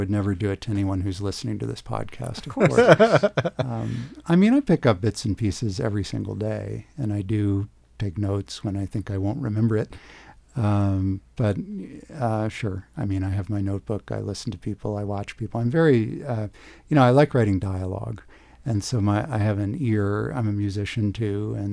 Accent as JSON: {"language": "English", "country": "United States", "said": "And as an American going into it, you know, I felt an obligation to bone up on the history."}